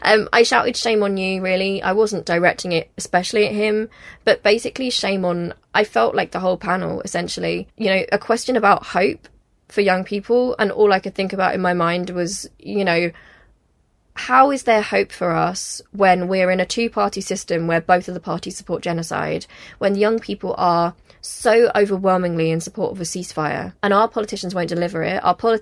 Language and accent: English; United Kingdom; you're just going to have to cope with the fact that I am British. I've lived here all my life. I will always be British.